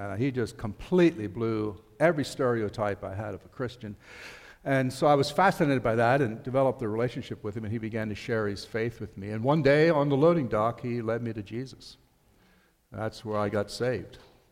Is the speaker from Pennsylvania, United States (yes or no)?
yes; Ephrata, Pennsylvania, United States; So anyway, we live in Akron, Pennsylvania, just north of Ephrata. I grew up in the Ephrata area.